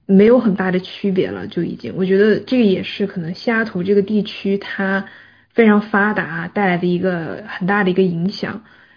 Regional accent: Sichuan, China; now in United States; 它肯定跟我们四川人那种理解不太一样。

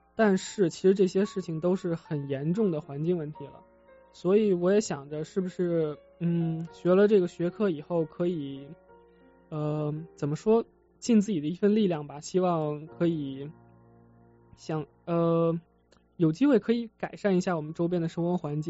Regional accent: Beijing, China; 因为我是北京人嘛，不知道大家能不能听出来。

